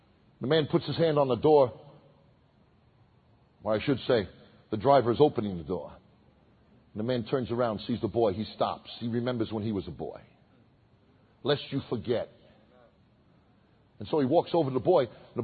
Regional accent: Brooklyn, New York, United States; I'm from Brooklyn, so I'm a hugger.

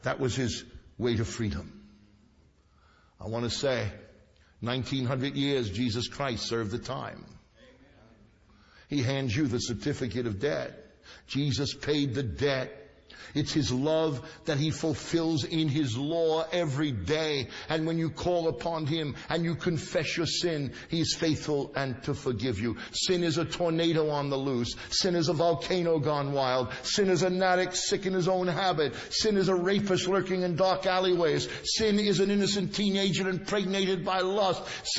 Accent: Brooklyn, New York, United States; I come from Brooklyn, so you have to bear with me

